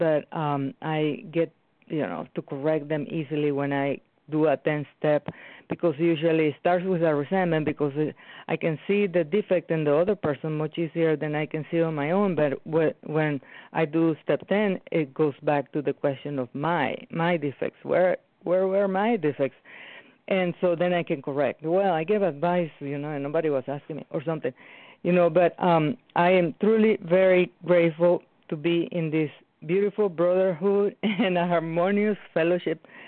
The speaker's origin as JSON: {"language": "English", "region": "Wisconsin", "country": "United States", "said": "I'm from Wisconsin."}